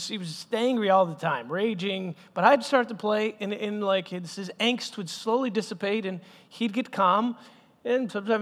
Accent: Bethlehem, West Bank, Palestine; I was actually born in Bethlehem in the Middle East. I grew up to a big family.

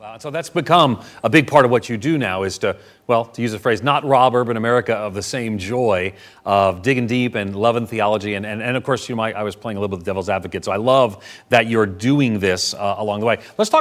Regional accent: New York, United States; I grew up poor on Long Island.

